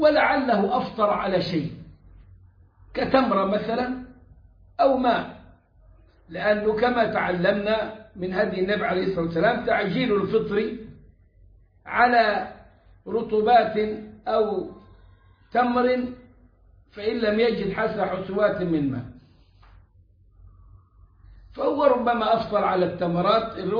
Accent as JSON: {"language": "Arabic", "region": "Upper Egypt", "country": "Egypt", "said": "عندنا في الصعيد"}